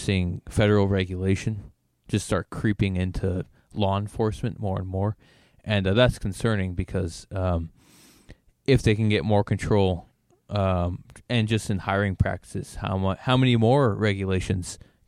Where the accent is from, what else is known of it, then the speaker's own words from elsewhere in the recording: Canada; now in United States; being Canadian living in America, just and not a citizen, I wouldn't consider working for a U.S. law enforcement since I'm not a U.S. citizen.